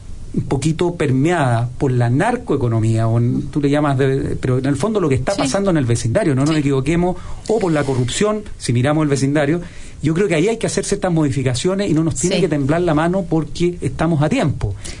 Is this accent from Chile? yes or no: yes; Chile; nosotros somos corruptos como chilenos